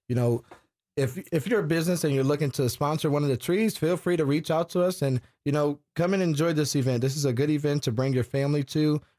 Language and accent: English; Racine, Wisconsin, United States